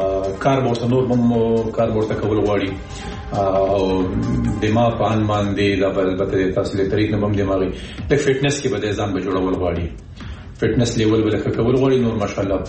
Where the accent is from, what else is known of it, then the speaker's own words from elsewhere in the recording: Afghanistan; موږ هم افغانان یو